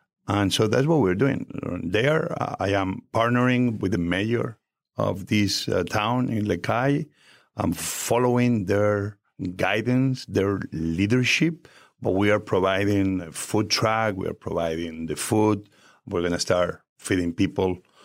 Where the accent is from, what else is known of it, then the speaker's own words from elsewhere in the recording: Asturias, Spain; born there; English is a second language; I am a boy, as you may see by my accent, born in northern part of Spain, Asturias, beautiful green, full of trees.